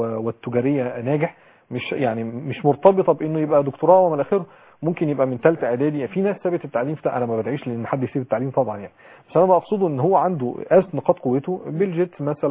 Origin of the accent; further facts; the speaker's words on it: Egypt; لان احنا عندنا في مصر طبعا الشركات بتحب اللي عندهم تقدير كتير